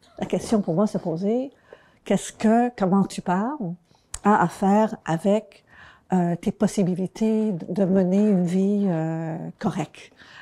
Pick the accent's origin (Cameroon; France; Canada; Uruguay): Canada; Montreal, Quebec; j'ai grandi à Montréal à un moment où les rapports de pouvoir entre les anglophones dominants et les francophones dominés étaient en train de changer.